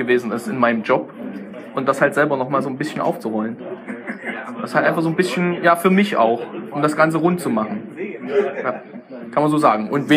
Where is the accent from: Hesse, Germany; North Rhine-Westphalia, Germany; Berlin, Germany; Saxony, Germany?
Saxony, Germany; born there; now in Heilbronn, Germany; fast 28, gebürtiger Vogtländer, mittlerweile im Schwaben angekommen, in Heilbronn.